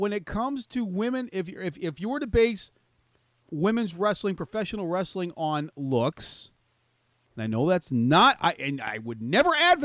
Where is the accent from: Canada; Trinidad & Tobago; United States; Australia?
Canada; British Columbia; I have a bias being from British Columbia.